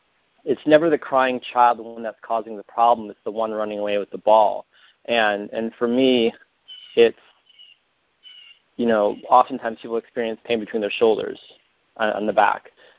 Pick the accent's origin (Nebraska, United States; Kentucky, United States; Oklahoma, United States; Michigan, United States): Michigan, United States; Detroit; also born or lived in Portland; I grew up in Metro Detroit, and I went to college in Ann Arbor for photography at Washtenaw Community College